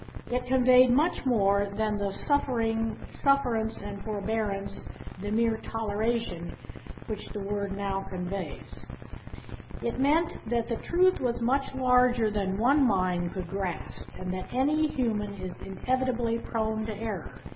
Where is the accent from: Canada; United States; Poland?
United States; Midwest; and for me growing up in Unitarian churches throughout the Midwest.